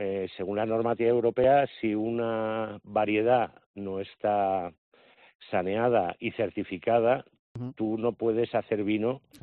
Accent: Barcelona, Catalonia, Spain; now in Ronda, Spain; Yo soy de Barcelona.

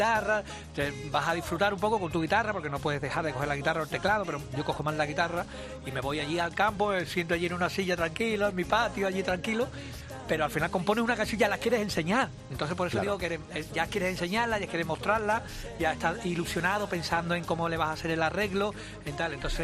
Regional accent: Seville, Andalusia, Spain; Yo soy de Sevilla capital

